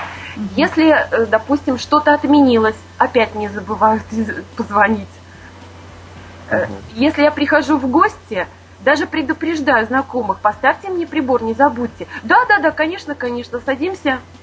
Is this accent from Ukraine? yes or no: no; Latvia; я из Латвии.